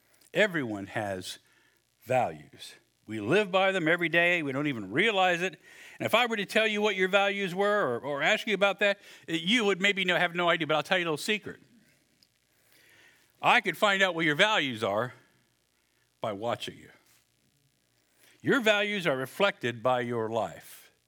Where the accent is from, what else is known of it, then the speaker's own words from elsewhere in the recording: United States; As an American value, I think all of us as Americans have a value of freedom.